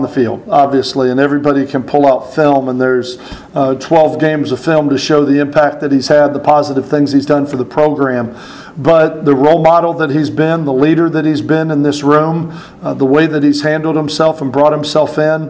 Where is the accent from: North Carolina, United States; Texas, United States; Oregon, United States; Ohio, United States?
Texas, United States; Dallas; I'm from Dallas, so I really wanted to go to Dallas.